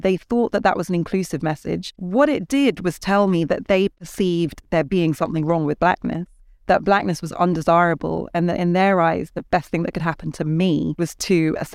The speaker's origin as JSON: {"language": "English", "country": "Ghana", "said": "So in the Ghanaian worldview, I am a Ghanaian because my mum's a Ghanaian."}